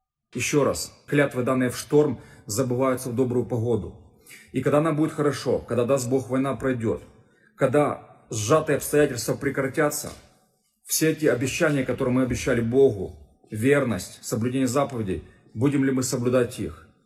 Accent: Ukraine; если брать Украину, я украинец.

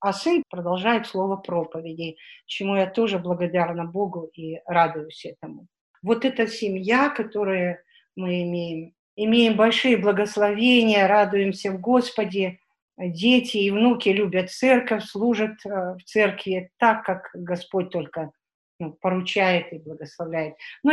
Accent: Kazakhstan; moved away as an adult; now in Karachayevsk, Russia; Родилась я в Казахстане, выросла там и замуж там вышла.

